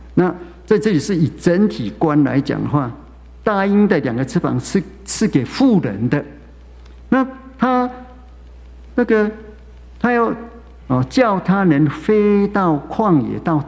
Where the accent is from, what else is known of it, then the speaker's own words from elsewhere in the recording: China; 我们中国人一看到宰就是一年嘛